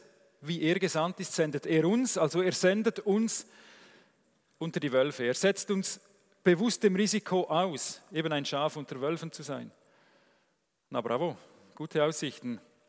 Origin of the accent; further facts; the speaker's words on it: Switzerland; Ist nicht ganz wie bei uns in der Schweiz da an diesen Orten.